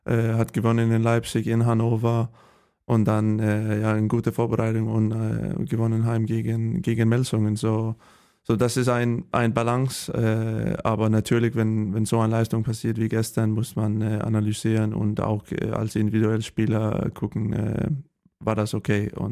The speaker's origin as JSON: {"language": "German", "town": "Holstebro", "region": "Central Denmark Region", "country": "Denmark", "tie": "born or raised there", "second_language": "German", "said": "Also ich bin geboren in Holstebro in Dänemark. Das ist an die Westseite und ja, auf dem Land, nicht in der Stadt."}